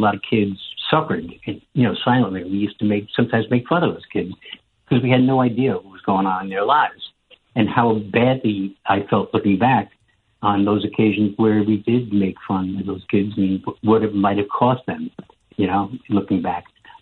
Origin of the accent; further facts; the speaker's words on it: Staten Island, New York, United States; I grew up on Staten Island.